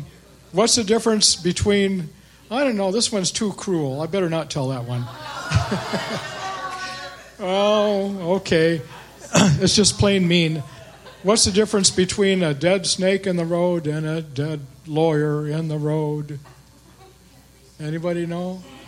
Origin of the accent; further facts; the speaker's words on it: Las Vegas, Nevada, United States; born there; Okay, well, I'm from the dry side of the state, but I was born in Las Vegas, Nevada, and I lived on this side of the state for 40 years